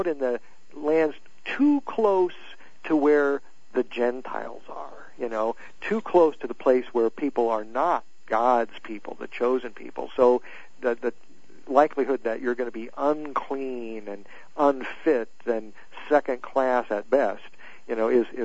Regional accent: Nebraska, United States; And of course, since I'm from Nebraska, probably people consider me a hick too.

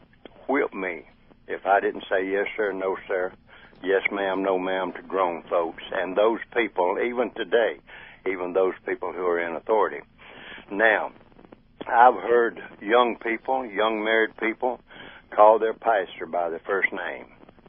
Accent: Deep South, United States; I'm from Deep South. I don't know whether you can tell that or not.

